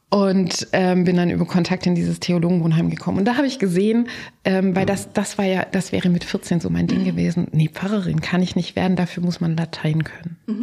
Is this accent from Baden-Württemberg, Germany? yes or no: yes; Baden-Württemberg, Germany; Aber ich bin Schwabe. Ich weiß, man hört es nicht. Aber ich komme wirklich aus dem Piet Kong.